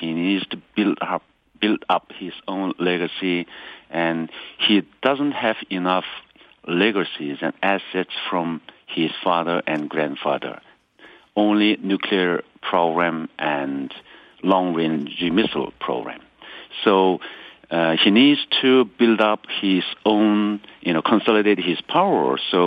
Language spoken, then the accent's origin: English; North Korea; English is a second language; now in Seoul, South Korea; I should go back to my hometown and rebuild the devastated, you know, village